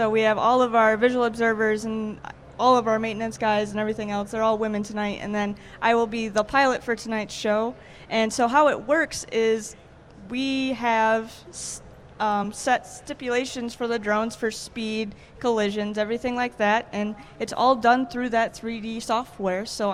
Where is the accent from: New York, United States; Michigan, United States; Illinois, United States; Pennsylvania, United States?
Michigan, United States; We're from Michigan, and I'm also from Michigan.